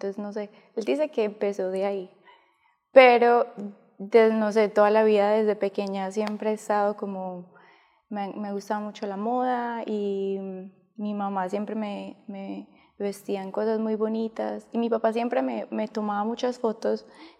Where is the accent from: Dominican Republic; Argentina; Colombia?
Colombia; Medellín, Antioquia; also born or lived in New York; Y como 8 meses después, mi mamá y mi papá decidieron volver a Colombia. Entonces crecí en Colombia.